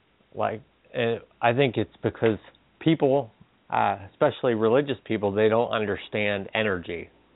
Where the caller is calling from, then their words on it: Pennsylvania, United States; from Pennsylvania.